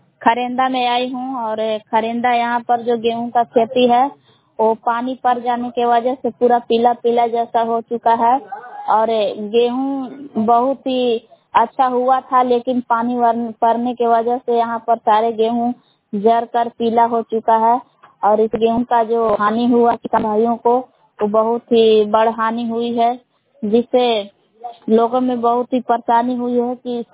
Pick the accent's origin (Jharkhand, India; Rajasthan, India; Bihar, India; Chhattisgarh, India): Bihar, India; Belna; ग्राम बेलना जिला कैमूर भगुआ का निवासी हूँ।